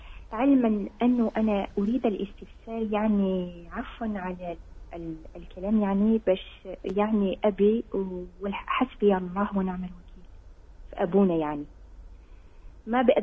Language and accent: Arabic; Algeria; now in France; أنا أسكن في فرنسا وهو في الجزائر، أنا جزائرية عندي جنسيتين جزائرية.